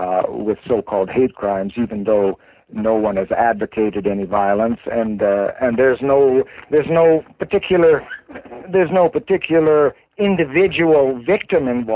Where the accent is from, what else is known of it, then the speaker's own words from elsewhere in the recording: Canada; which you know, as a Canadian citizen, I have a right and I have a duty.